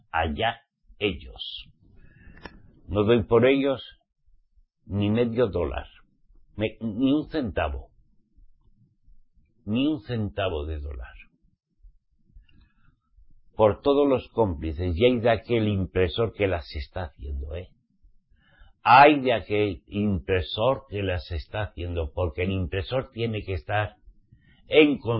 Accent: Spain; como español

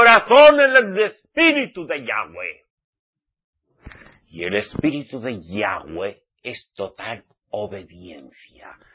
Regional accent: Spain; yo soy español, vasco navarro soy

